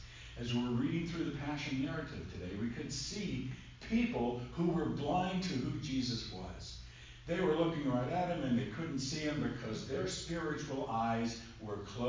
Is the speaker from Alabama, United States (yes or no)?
yes; Alabama, United States; See, I grew up in Alabama.